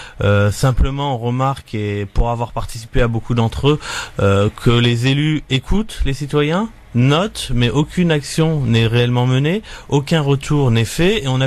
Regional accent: Bourbon-l'Archambault, Auvergne-Rhône-Alpes, France; J'ai grandi à Bourbon-l'Archambault, près de Moulins

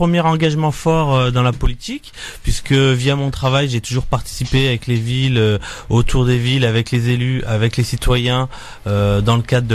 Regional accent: Bourbon-l'Archambault, Auvergne-Rhône-Alpes, France; J'ai grandi à Bourbon-l'Archambault, près de Moulins

